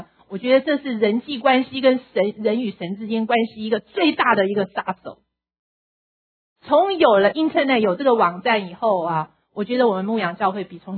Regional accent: China; 我们中国人在沟通上面也真的是比较低

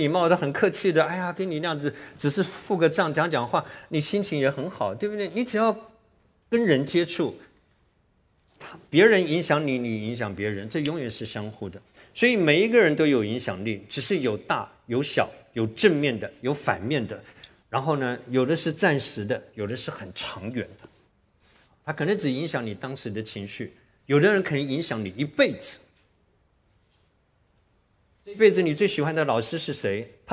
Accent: Taiwan; 我至少我在台湾长大的那么多年来

